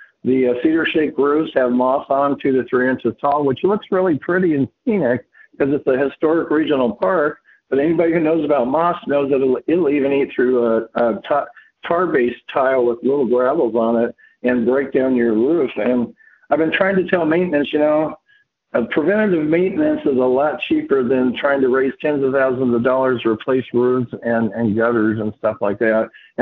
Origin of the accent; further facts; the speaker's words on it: Vancouver, Washington, United States; And I grew up in Vancouver District from first grade through ninth grade. So I'm well versed in the local schools.